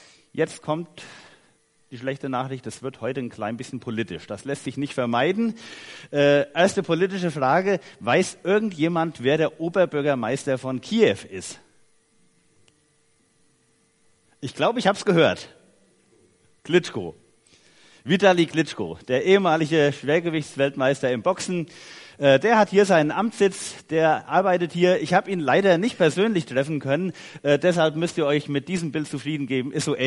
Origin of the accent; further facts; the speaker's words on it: Haiger, Hesse, Germany; Ich komme aus Haiger Sechshelden und bin verheiratet, habe zwei Mädels, 10 und 13 Jahre alt